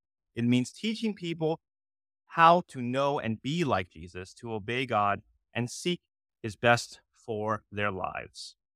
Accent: Washington, District of Columbia, United States; she followed and spent her last years in Washington, D.C., in Chinatown, where I was also raised.

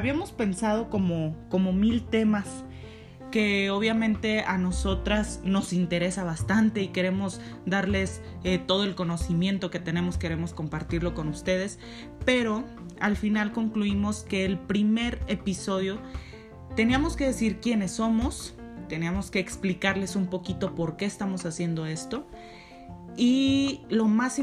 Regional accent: Morelia, Michoacán, Mexico; now in Mexico City, Mexico; yo soy de Morelia, Michoacán. Ahí estudié la licenciatura en la Universidad Latina de América y después decidí mudarme a la Ciudad de México en el año 2016

